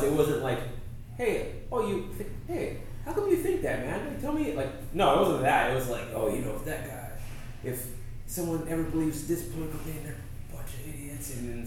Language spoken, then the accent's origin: English; Hawaii, United States; because like I think growing up in Hawaii, where it's very blue, democratic.